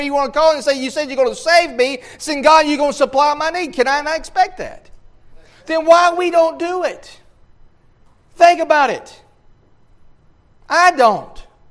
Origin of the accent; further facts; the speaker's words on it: Alabama, United States; Somebody read that for me. I'm from Alabama.